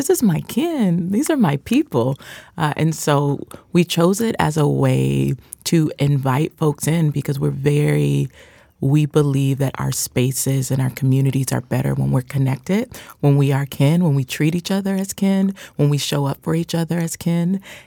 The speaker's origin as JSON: {"language": "English", "region": "Ohio", "country": "United States", "said": "Yeah, so I grew up celebrating a lot of Black American holidays, and I'm originally from Ohio, so Juneteenth wasn't something that as a child I celebrated"}